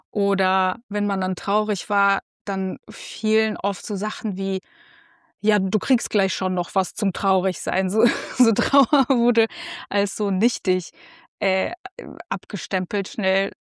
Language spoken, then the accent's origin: German; Kazakhstan; Ich komme aus Kasachstan, also ich komme aus einer postsowjetischen Land und einer postsowjetisch aufgebauten Struktur, Gesellschaftsstruktur. Ich bin 1989 auf die Welt gekommen und in meinen ersten Lebensjahren ist gerade mal die Sowjetunion zerbrochen.